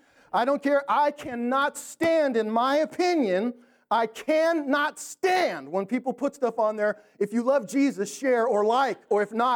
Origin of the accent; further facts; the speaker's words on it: Canada; and so I'm a Canadian, and so I love football.